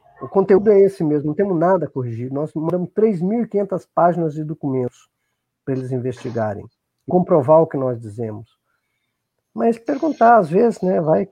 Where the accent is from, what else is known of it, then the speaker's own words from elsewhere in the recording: Boa Vista, Roraima, Brazil; eu não estou em Santos por uma casualidade, mas eu vivo em Boa Vista, em Roraima. Então, eu logo vou embora para minha terra